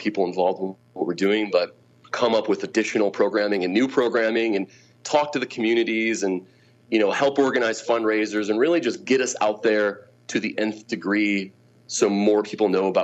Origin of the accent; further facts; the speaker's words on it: Grand Rapids, Michigan, United States; I mean, again, I'm from Grand Rapids, born and raised.